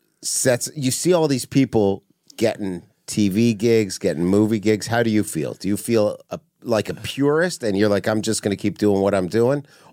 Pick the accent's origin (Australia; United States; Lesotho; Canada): Canada; I'm a comic from Canada, headline and stuff.